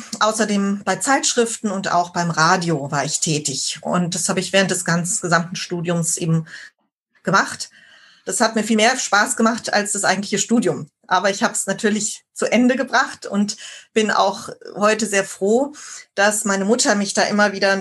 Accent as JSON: {"language": "German", "region": "Baden-Württemberg", "country": "Germany", "tie": "born or raised there", "said": "Also ich bin hier in der Kurpfalz aufgewachsen. Gerne. Man hört es zwar nicht unbedingt an der Sprache. Ja, ich bin nicht, ich spreche keinen Dialekt normalerweise. Das durften wir zu Hause nicht. Da war Hochdeutsch angesagt"}